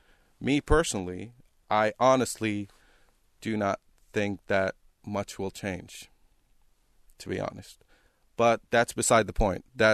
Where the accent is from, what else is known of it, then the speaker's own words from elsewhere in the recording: Lebanon; also born or lived in San Francisco; I'm from Lebanon. I'm from the Middle East.